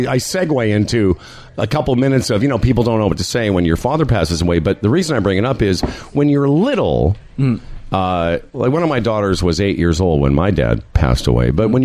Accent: Moose Jaw, Saskatchewan, Canada; And it's fine because I'm from Moose Jaw as well. I've grown up in a small town.

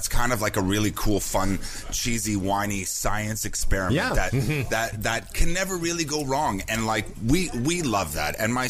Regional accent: Etobicoke, Ontario, Canada; I'm from Etobicoke.

